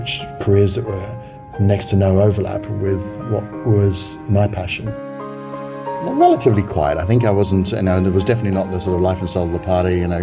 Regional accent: England, United Kingdom; Just a typical suburban boy, growing up in the Northern Home Counties and sort of finding my way, like I'm sure we all do.

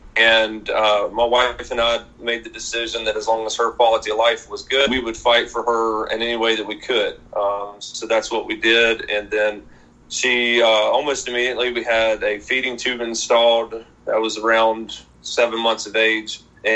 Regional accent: Virginia, United States; So I grew up here in Southwest Virginia

